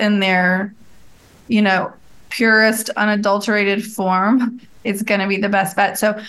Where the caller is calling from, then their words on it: Birmingham, Alabama, United States; I am just down the road in Birmingham, Alabama.